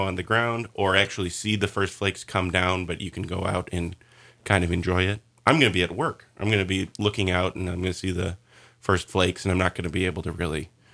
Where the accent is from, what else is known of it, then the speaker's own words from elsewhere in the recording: Midwest, United States; We're from the Midwest.